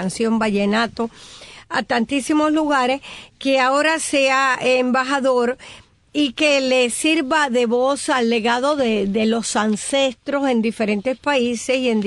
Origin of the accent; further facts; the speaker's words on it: Cuba; moved away; yo cuando me fui de Cuba